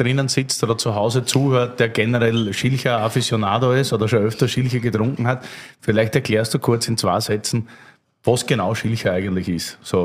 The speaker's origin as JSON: {"language": "German", "region": "Styria", "country": "Austria", "said": "Am Ringkogel tatsächlich, wo ich her bin."}